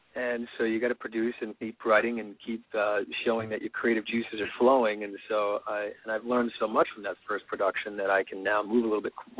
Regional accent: Northeast, United States; I'm from the Northeast, New York, New Jersey area.

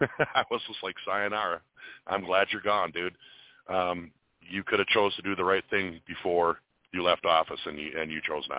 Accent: Minnesota, United States; And I'm one Minnesotan that don't appreciate it

